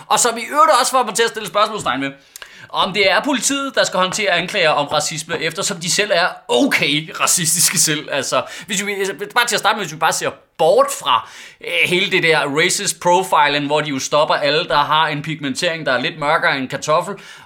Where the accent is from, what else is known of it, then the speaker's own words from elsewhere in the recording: Central Denmark Region, Denmark; Jeg er vokset op på Vestjylland i 90'erne i sådan en helt kridhvid boble.